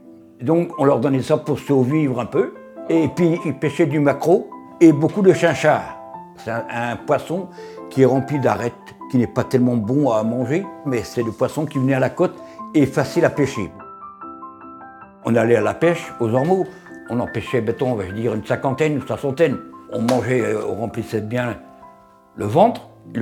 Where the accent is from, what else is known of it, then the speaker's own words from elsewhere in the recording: Ploumanac'h, Brittany, France; Je suis né à Ploumanac. J'ai 71 ans. Je n'ai jamais quitté Ploumanac.